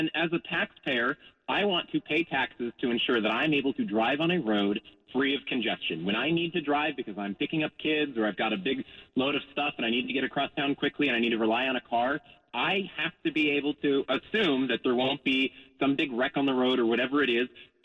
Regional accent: Beaverton, Oregon, United States; I grew up in Beaverton.

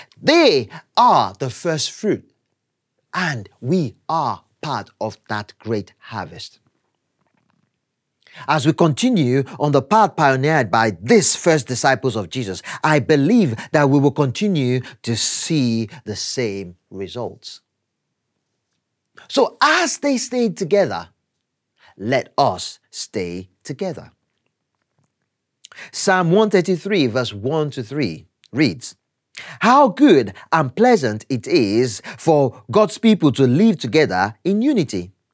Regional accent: Nigeria; My wife and I are from different cultures. We are both from Nigeria, but from different cultures in Nigeria.

